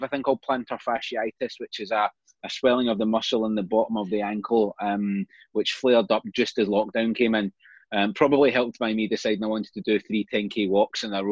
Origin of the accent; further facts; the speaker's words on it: Glasgow, Scotland, United Kingdom; now in Carlisle, United Kingdom; I am 44 years old. I am from Glasgow, and I've probably spent the last 14 years living either outside of Glasgow or down in England. Currently live in Carlisle because it's as close as I can get to Scotland